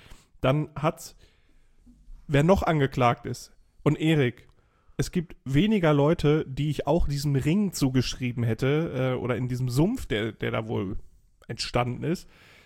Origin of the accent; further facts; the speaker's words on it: Wulfen, North Rhine-Westphalia, Germany; Also in Alt-Wulfen, da wo ich aufgewachsen bin.